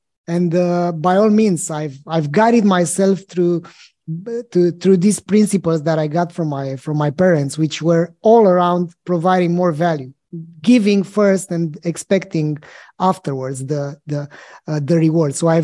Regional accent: Bucharest, Romania; I'm from Bucharest, and I am in Bucharest today.

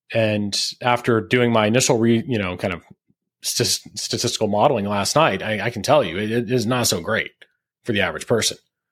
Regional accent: Houston, Texas, United States; that's it reminds me of an old joke we had when I was growing up in Houston, and it was that it took an hour to get everywhere in Houston.

